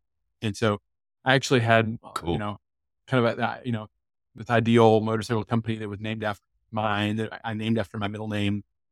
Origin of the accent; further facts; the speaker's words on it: Virginia, United States; Yeah, I grew up in Virginia, so a very different climate and kind of riding environment.